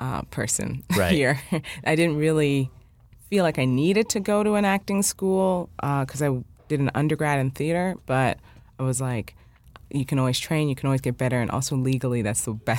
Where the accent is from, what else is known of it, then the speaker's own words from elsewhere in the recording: Canada; now in New York, United States; My fiancé at the time was working here, and we're both Canadian.